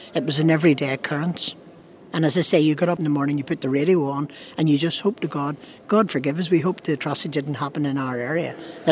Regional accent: Belfast, Northern Ireland, United Kingdom; born there; I was born in Belfast in 1938, just before the outbreak of the Second World War.

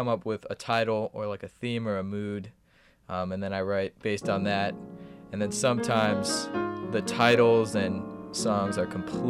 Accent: Las Vegas, Nevada, United States; I'm originally from Las Vegas, Nevada, and I'm a jazz studies major.

